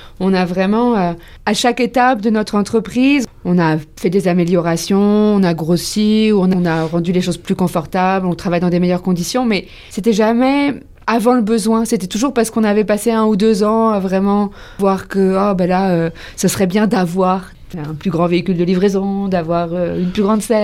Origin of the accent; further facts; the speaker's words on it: Nouvelle-Aquitaine, France; Moi, je viens de l'ouest de la France, du Poitou des Deux-Sèvres, en fait, pour être plus précise. Ça fait que c'est pas très, très loin de l'océan Atlantique, c'est au centre de la France.